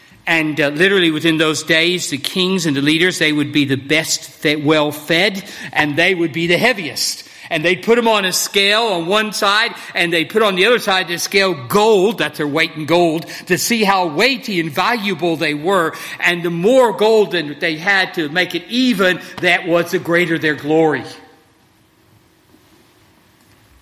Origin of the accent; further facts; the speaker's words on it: Texas, United States; I grew up in West Texas, which is sometimes called Tornado Alley, down in the southern band of states.